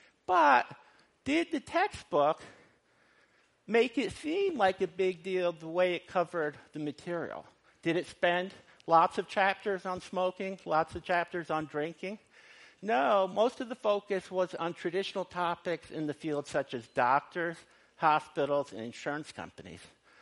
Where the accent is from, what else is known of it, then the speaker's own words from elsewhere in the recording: United States; one, because I'm American and I know a lot more about America